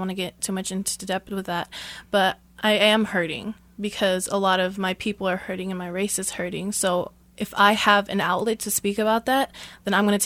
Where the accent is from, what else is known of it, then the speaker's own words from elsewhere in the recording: Kansas City, Missouri, United States; I grew up here in Kansas City, and I actually lost my father when I was 9 years old to gun violence.